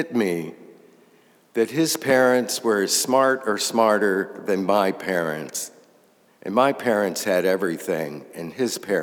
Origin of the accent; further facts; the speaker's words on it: North Carolina, United States; I'd like to share some of my own experience. I grew up in North Carolina, and even as a child, it bothered me.